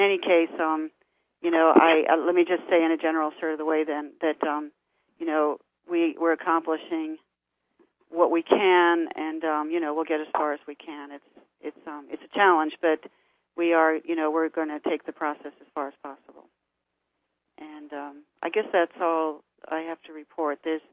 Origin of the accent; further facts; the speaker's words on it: Ames, Iowa, United States; One is in my hometown in Ames, Iowa, and which is of great satisfaction to me.